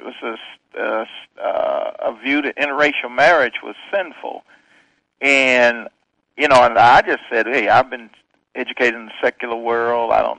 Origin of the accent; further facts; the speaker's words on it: Kissimmee, Florida, United States; born there; also born or lived in New York; I was born in Kissimmee, Florida, before Disney World got there. And my parents was migrant workers coming up north as migrant workers from Florida to New York.